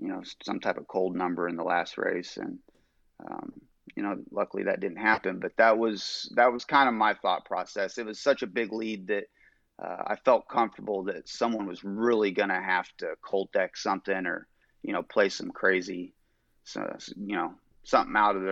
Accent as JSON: {"language": "English", "town": "Noblesville", "region": "Indiana", "country": "United States", "tie": "born or raised there", "said": "Yeah, just outside of Indianapolis, a town called Noblesville."}